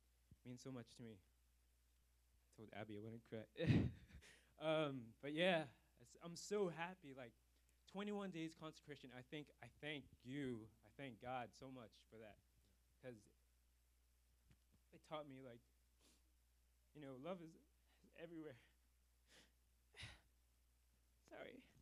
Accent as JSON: {"language": "English", "town": "Richmond Hill", "region": "Georgia", "country": "United States", "tie": "born or raised there", "said": "Well, I was raised there in a small community called Richmond Hill, and it was dominantly white people, and my family were the Asian people"}